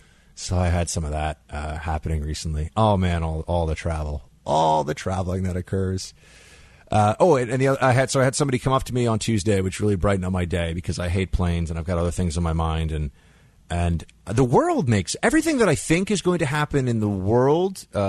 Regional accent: New York, United States; no, I'm a New Yorker. It's cool.

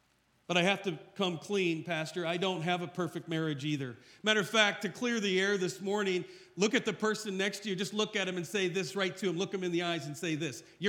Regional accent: Iowa, United States; And so I'm from Iowa, and we created a marriage ministry.

